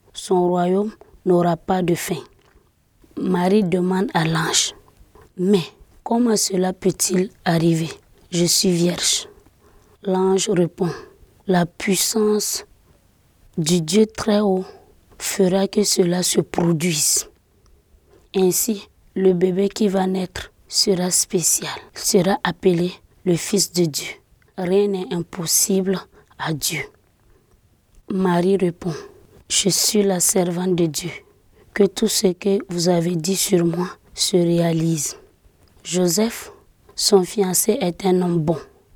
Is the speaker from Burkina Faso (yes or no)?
yes; Burkina Faso; je suis du Burkina.